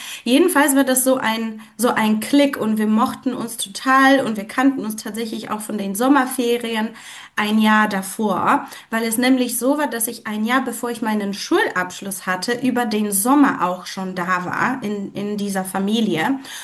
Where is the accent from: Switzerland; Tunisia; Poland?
Poland; German is a second language; moved away as an adult; now in Germany; ich komme ursprünglich aus Polen und ich bin tatsächlich erst nach meinem Abitur nach Deutschland gekommen und habe erst dann die Sprache gelernt. Also ich habe mit 19 mein Abi gemacht, bin dann nach Süddeutschland und habe bei einer Familie gelebt.